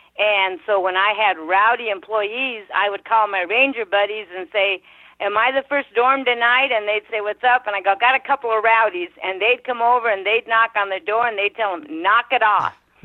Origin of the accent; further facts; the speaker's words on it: Arizona, United States; now in Temecula, United States; He's from Indiana, I'm from Arizona. But we've lived in Temecula, California for 27 years.